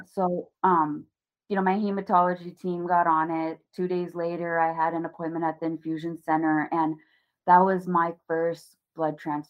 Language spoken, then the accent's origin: English; India; you know, I'm Indian, so Ayurvedic medication is a huge thing.